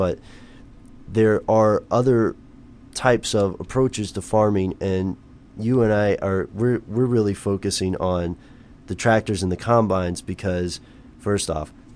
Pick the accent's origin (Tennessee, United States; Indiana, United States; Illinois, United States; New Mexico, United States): Tennessee, United States; No, but I rode in one because since I'm from Tennessee, my grandparents had a farm